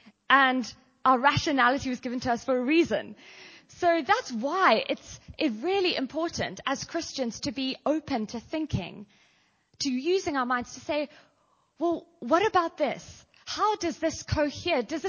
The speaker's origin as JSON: {"language": "English", "country": "South Africa", "moved": "yes", "lives_now": "Oxford, United Kingdom", "said": "I'm South African, but I've been here for, yes, but I've been here for 10 years, so it goes in and out"}